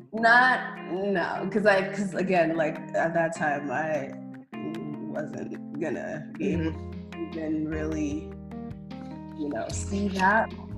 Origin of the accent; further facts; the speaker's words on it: Togo; so I'm from Togo originally. I was born in Togo, West Africa.